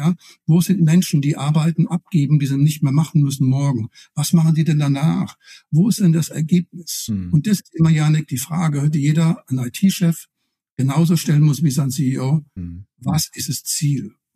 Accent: Rhineland-Palatinate, Germany; Das ist in der Pfalz, wo ich herkomme, sagen wir Hausmacher, wurscht.

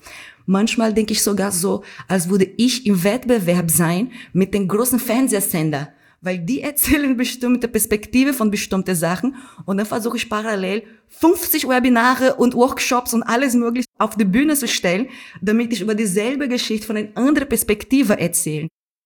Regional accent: Brazil; German is a second language; now in Germany; Weil für mich, so wie ich groß geworden bin in Brasilien, das Leben war so schwer

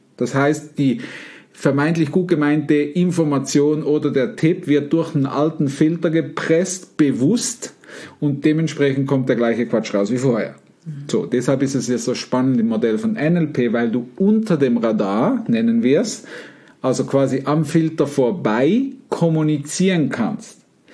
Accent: Winterthur, Zurich, Switzerland; Und da gab's per Zufall jemand, der auch von Winterthur, wo ich aufgewachsen bin, kommt.

